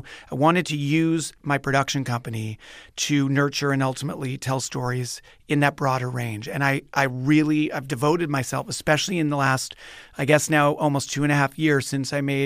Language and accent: English; Montreal, Quebec, Canada; So I'm from Montreal, and I used to do some acting when I was a kid